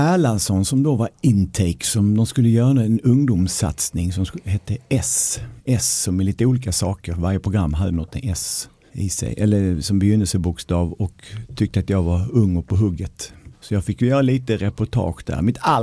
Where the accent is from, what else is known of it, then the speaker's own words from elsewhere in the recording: Lund, Skåne, Sweden; när jag gick en sommar hemma i Lund och våndades inför vad jag skulle bli när jag blev stor